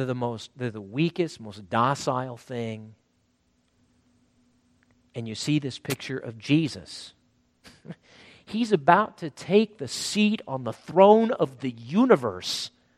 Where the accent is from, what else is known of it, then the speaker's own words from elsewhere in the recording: South Dakota, United States; Okay, I grew up in South Dakota. My uncle worked on a sheep farm or sheep ranch.